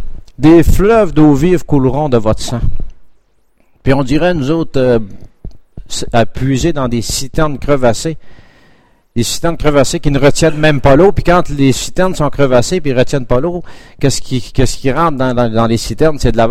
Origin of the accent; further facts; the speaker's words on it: Quebec, Canada; dans nos régions, comme chez nous, en Gaspésie, la fontaine était après la montagne